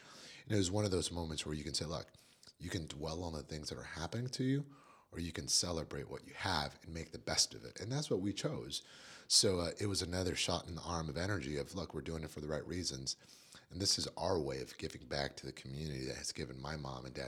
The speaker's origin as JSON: {"language": "English", "town": "Napa", "region": "California", "country": "United States", "tie": "born or raised there", "said": "very proud to say born and raised in Napa."}